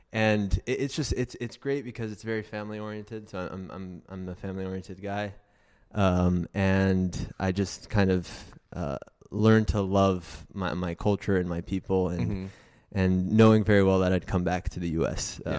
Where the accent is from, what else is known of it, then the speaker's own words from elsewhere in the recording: Casablanca, Casablanca-Settat, Morocco; Yes, I am from Casablanca, Morocco.